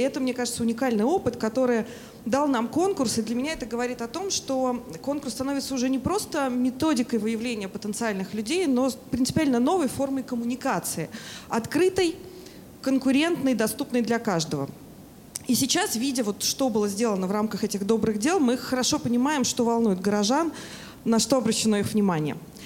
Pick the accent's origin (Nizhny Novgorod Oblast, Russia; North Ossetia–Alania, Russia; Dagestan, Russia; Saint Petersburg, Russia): Saint Petersburg, Russia; я из Петербурга.